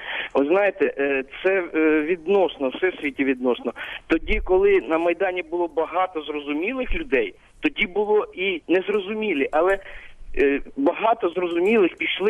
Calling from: Kyiv, Ukraine; я із Києва.

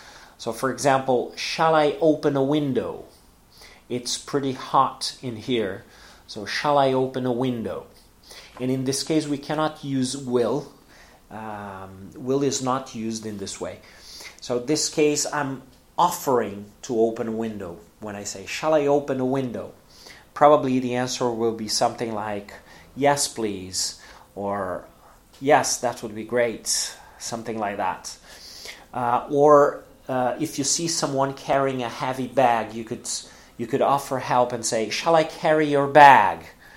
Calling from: Porto Alegre, Rio Grande do Sul, Brazil; English is a second language

